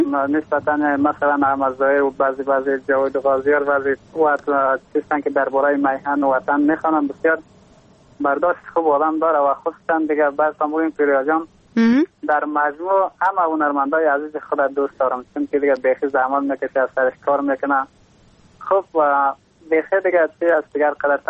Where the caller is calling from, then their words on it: Takhar, Afghanistan; از باستان تخار